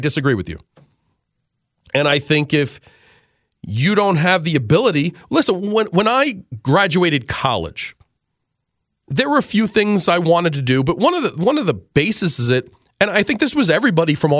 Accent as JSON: {"language": "English", "town": "New York City", "region": "New York", "country": "United States", "tie": "born or raised there", "said": "I have them in my family. I grew up in New York City. I know them."}